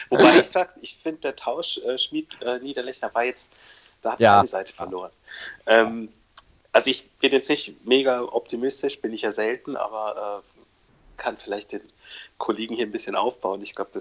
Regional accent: Freiburg, Baden-Württemberg, Germany; wo man als Freiburger denkt, so ja, das ist doch genau umgekehrt, wie er gesagt hat

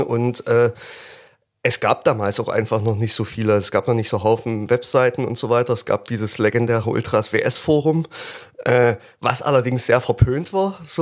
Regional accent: Dresden, Saxony, Germany; bin 32 Jahre alt, auch geboren und aufgewachsen in Dresden.

